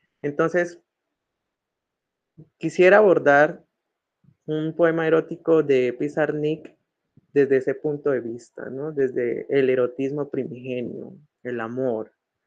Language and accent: Spanish; Bogotá, Colombia; now in Manizales, Colombia; yo no soy de Manizales, ¿no? Soy de Bogotá, me conocí con Sebastián desde Bogotá, y no sé, vine a parar acá por cuestiones del amor.